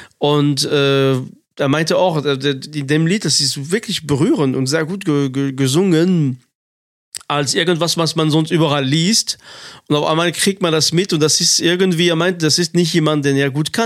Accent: France; German is a second language; als Franzose muss ich sagen, hat mich das irgendwie durch die Sprache, man kennt diese Lieder

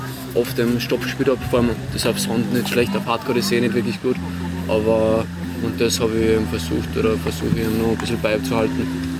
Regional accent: Salzburg, Austria; in Salzburg, in meiner Heimat

